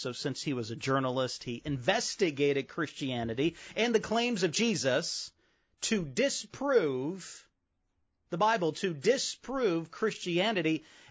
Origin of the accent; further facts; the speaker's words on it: Chicago, Illinois, United States; I remember growing up in Chicago in the mid-90s.